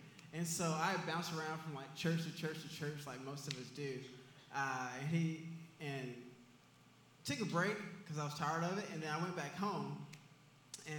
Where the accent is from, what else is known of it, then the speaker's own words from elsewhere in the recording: Longview, Texas, United States; I'm from East Texas, Longview.